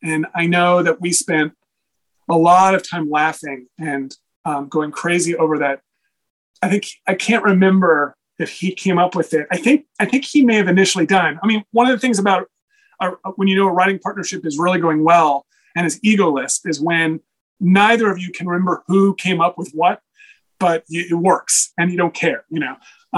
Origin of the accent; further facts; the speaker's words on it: Texas, United States; Well, I grew up in Texas in a very non-art environment.